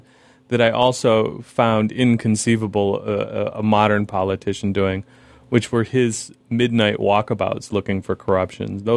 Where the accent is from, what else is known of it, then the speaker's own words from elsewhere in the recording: Chicago, Illinois, United States; I'm from Chicago, which has a long and contemporary history of corruption.